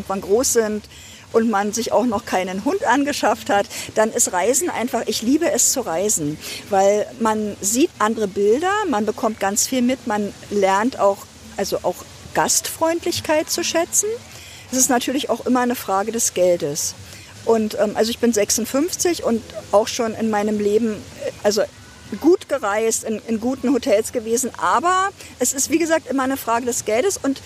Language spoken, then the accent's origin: German; Ludwigsfelde, Brandenburg, Germany; born or raised there; now in Potsdam, Germany